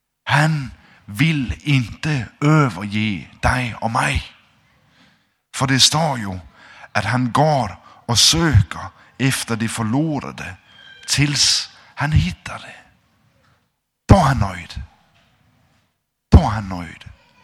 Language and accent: Swedish; Denmark; Runt om i missionshusen hemma i Danmark, de här gamla missionshusen, då hade vi också såna här fantastiska tavlor